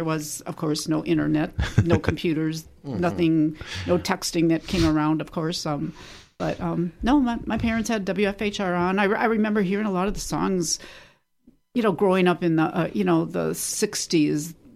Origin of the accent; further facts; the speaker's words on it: Wisconsin Rapids, Wisconsin, United States; I am from Wisconsin Rapids.